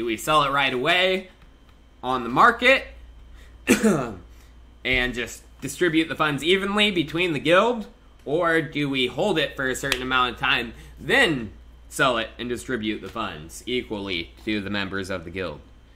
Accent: Chico, California, United States; also born or lived in Orland; I'm originally from Orland, California, but my hometown is Chico, California, where I lived most of my life at.

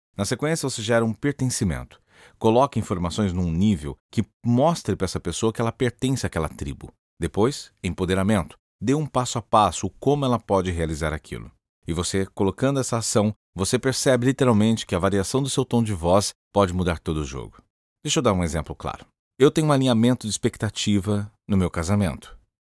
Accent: Brazil; Primeiro que a minha esposa é uma argentina, eu sou brasileiro, nós temos agora culturas diferentes, idades diferentes

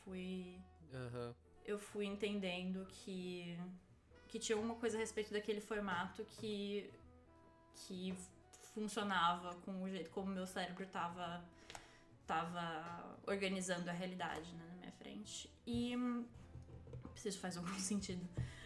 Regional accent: São Paulo, Brazil; o lugar onde eu cresci no Brasil, tipo, uma cidade pequena no interior de São Paulo, que é, enfim, afluente, né, e que tem muito condomínio fechado

